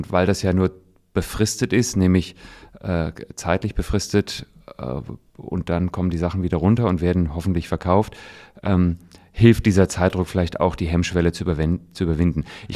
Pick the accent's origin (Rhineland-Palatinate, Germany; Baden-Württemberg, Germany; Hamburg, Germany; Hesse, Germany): Hesse, Germany; Kassel; Ich bin in Kassel aufgewachsen, da gab es nicht viel außer großartige Sammlungen